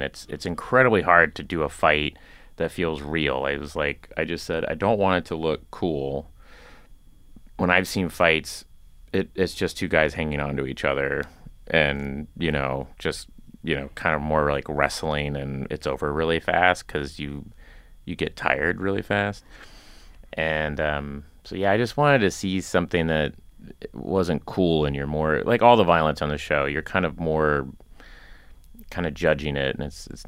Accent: Oklahoma, United States; I grew up in Oklahoma, and we, you know, there was like a thing called a turkey shoot

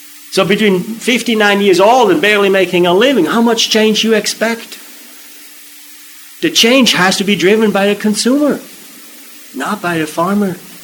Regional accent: Switzerland; Like, I grew up in Switzerland.

